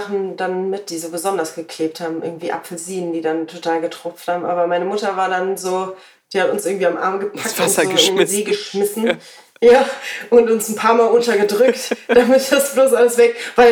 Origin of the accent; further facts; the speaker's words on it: Brühl, North Rhine-Westphalia, Germany; Weil ich bin ja in Brühl aufgewachsen, das neben Hürth liegt.